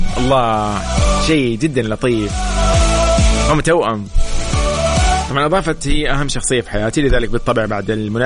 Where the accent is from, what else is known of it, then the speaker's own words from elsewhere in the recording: Saudi Arabia; مو بس نحن كسعوديين